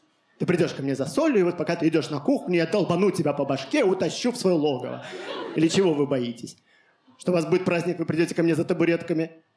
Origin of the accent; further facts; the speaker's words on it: Belarus; now in Russia; я родился и вырос в Беларуси, а сейчас я живу в России.